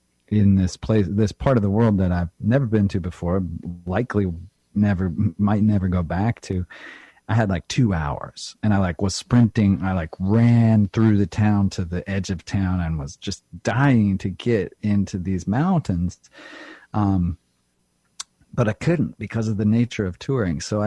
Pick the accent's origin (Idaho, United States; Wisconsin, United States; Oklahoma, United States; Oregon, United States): Oregon, United States; I mean, I grew up in Eastern Oregon, which has some gorgeous little mountain ranges